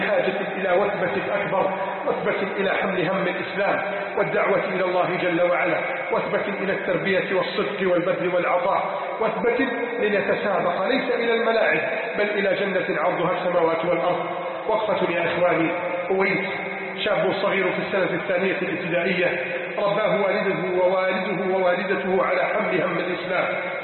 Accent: Egypt; بلدنا مصر

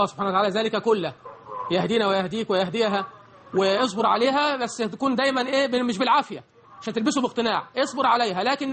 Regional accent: Suez, Suez Governorate, Egypt; انا اذكر وانا طفل صغير في الستينيات رايت امي رحمها الله تعالى ونساء بلدنا في السويس يغطين وجوههن اذا خرجنا

